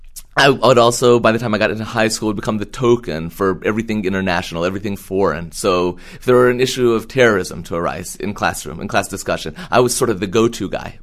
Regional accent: Appalachia, United States; I grew up in Appalachia on the Virginia-West Virginia border.

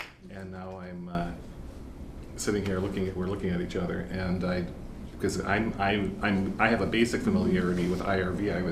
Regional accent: Milwaukee, Wisconsin, United States; I'm from Milwaukee.

